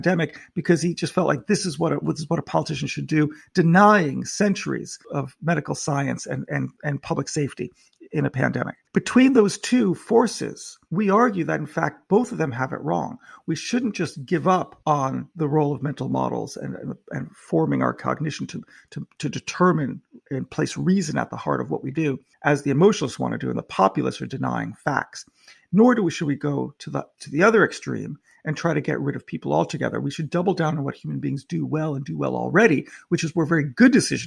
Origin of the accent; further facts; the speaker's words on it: United States; now in United Kingdom; I'm a visitor to this debate because I'm an American in the United Kingdom.